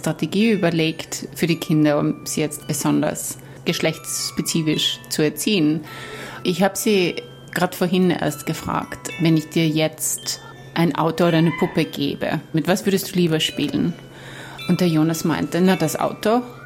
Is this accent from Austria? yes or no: yes; Austria; Ich bin in Österreich aufgewachsen in einem sehr patriarchischen Haushalt, in einem katholischen Familie außerhalb einer Stadt.